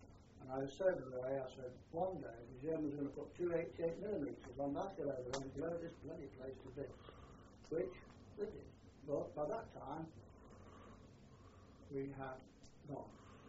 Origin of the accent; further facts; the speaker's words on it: England, United Kingdom; We're English. That's a thing. We don't get to have bloody courage. We're English.